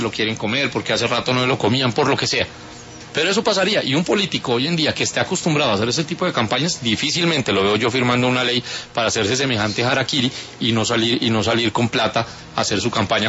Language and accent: Spanish; Colombia; También tenemos que ser conscientes que somos los colombianos los que elegimos